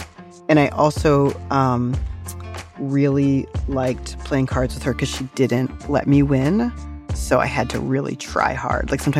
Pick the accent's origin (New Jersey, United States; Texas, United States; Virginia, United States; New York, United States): Virginia, United States; I grew up in Virginia.